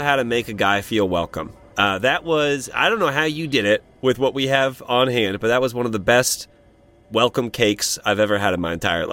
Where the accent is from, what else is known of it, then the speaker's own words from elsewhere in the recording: Indiana, United States; Because I'm not from the Ozarks, but I'm just from like southern Indiana.